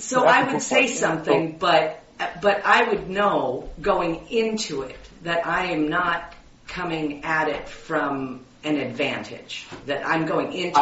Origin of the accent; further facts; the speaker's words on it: Alaska, United States; I grew up in Alaska, and I had my first child in Maryland.